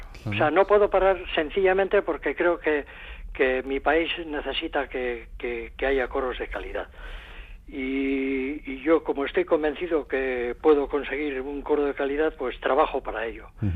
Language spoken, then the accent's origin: Spanish; Hondarribia, Basque Country, Spain; que dediqué a la parroquia de mi pueblo el año 1980, está dedicada a la parroquia de Hondarribia el año 80